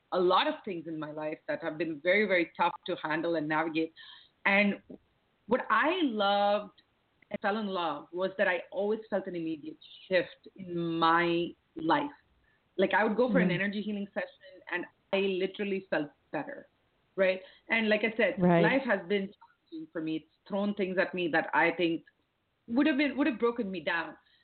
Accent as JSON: {"language": "English", "country": "India", "said": "I'm Indian. So it is very much intrinsic to the culture."}